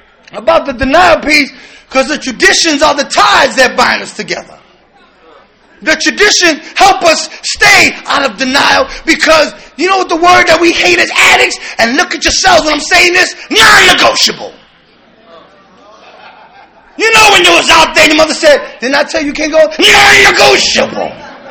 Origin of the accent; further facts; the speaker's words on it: New York City, New York, United States; Traveling, I'm from New York City